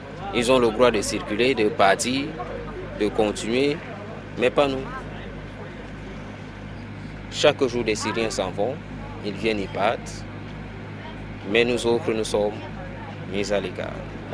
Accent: Cameroon; moved away; Moi, je suis Camerounais. J'ai fait la Tunisie, j'ai fait la Turquie, j'ai fait au moins 4 pays.

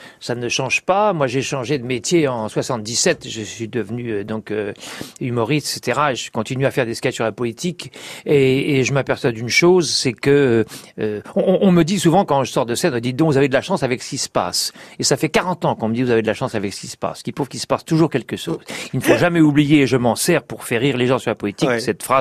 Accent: Paris, Île-de-France, France; also born or lived in Saint-Germain-en-Laye; Je suis né en 1941 à Saint-Germain-en-Laye et j'y suis resté 4 ans, c'est-à-dire pendant toute l'occupation. Et dès qu'à la fin de la guerre, mes parents sont installés à côté du jardin du Luxembourg à Paris. Je suis resté à Paris jusqu'à il y a une vingtaine d'années à peu près.

